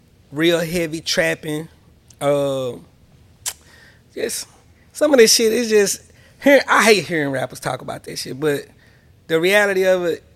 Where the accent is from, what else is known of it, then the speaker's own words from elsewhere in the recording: Longview, Texas, United States; I'm from Davis Street. I'm from 300 Block. I'm from Longview, Texas.